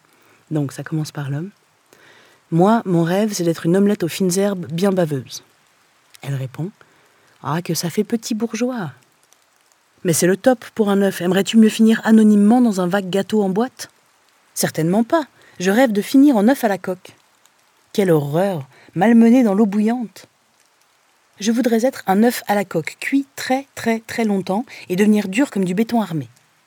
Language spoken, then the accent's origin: French; Jonquière, Quebec, Canada; je viens de Jonquière et que, pour les gens du royaume du Saguenay, tout le reste du Québec est la banlieue.